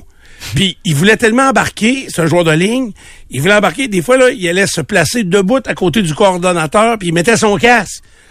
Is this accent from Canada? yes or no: yes; Quebec, Canada; Fait que, tu viens d'où? Puis là, je viens du Québec.